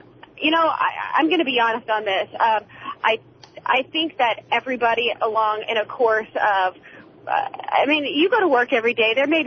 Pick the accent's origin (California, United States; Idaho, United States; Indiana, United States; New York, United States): Idaho, United States; Actually, I'm from Idaho. I just graduated from in Logan, Utah, actually.